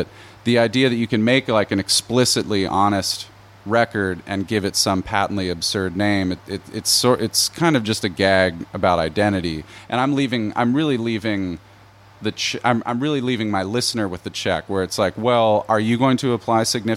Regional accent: Maryland, United States; I grew up in Maryland.

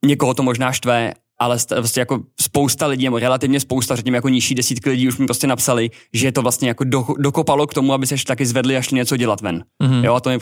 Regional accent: Děčín, Ústí nad Labem Region, Czechia; Já jsem z Děčína, což je relativně malé město

